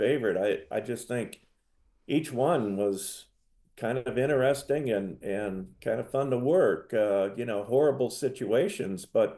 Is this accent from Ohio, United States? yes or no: yes; Alliance, Ohio, United States; Well, both my wife and I are from Ohio. We met at Ohio State University. I was from Alliance, Ohio, which is Akron-Canton area.